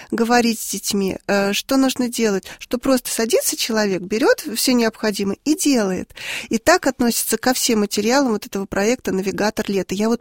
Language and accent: Russian; Moscow, Russia; now in Ryazhsk, Russia; я сама выросла в Москве, и вот меня уже на майских праздниках сдавали бабушки в Рязанскую область, в деревню, и привозили 31 августа.